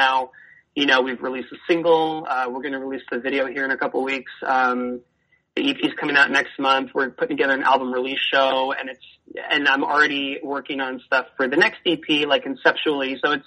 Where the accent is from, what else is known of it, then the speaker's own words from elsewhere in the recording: Oregon, United States; my family, even though I'm from Oregon, my grandparents are from the South